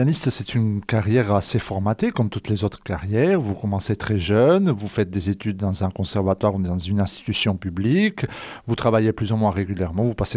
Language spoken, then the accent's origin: French; Calabria, Italy; je viens d'une région de l'Italie, la Calabre, donc tout au sud, qui est une région qui, il y a 35 ans, était assez sinistrée culturellement